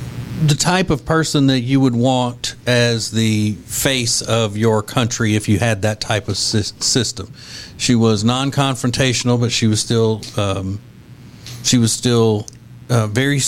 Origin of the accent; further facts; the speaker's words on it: United States; I'm American. We don't do that.